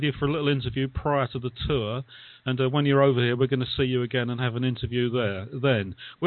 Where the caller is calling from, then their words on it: London, United Kingdom; calling you from London.